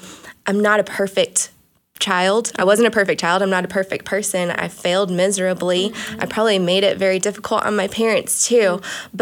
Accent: Florida, United States; I grew up in South Florida and dealt with persecution even as a young teenager.

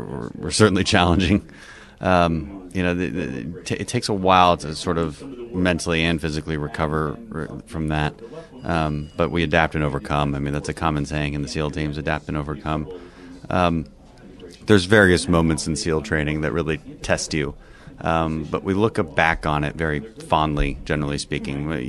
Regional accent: Houston, Texas, United States; Houston. So, okay. Yeah, I'm an oil and gas family. You know, the second district is in the Houston area, and that's always been home.

